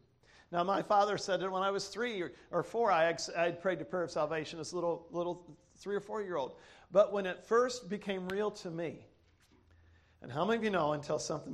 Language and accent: English; United States; born there; Listen, we live in a society that just because I was born in America does not make me worthy of eating and sleeping and everything else.